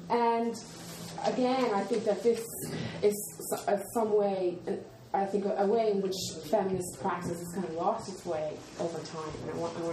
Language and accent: English; Canada; moved away as an adult; I'm from Canada. I've been living here for 6 years or so